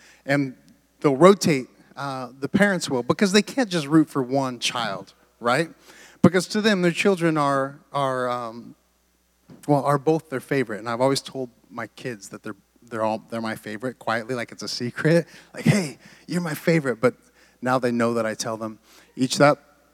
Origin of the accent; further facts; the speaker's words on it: Pacific Northwest, United States; I grew up in the Pacific Northwest. And so it just reminds me of home.